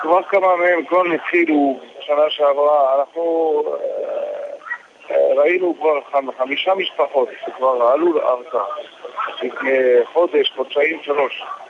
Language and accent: Hebrew; Algiers, Algiers Province, Algeria; שגדלתי איתו באלג'יר